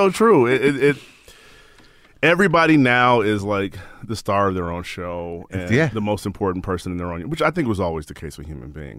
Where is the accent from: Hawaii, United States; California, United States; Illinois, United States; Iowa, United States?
Illinois, United States; Chicago; South Side of Chicago.